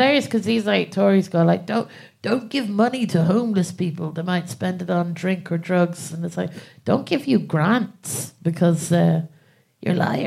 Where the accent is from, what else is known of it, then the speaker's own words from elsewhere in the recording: Ireland; moved away as an adult; now in England; so I'm from Ireland and I moved to England about, I'd say about 4 years ago now at this